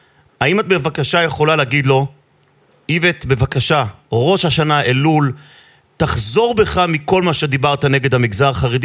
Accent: Jerusalem, Jerusalem District, Israel; אני ירושלמי, כן.

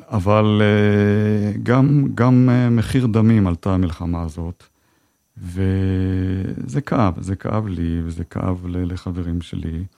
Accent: Haifa, Haifa District, Israel; אני נולדתי בחיפה, גדלתי בחיפה, צפוני אמיתי. למדתי בבית ספר חילוני, בית ספר תיכון.

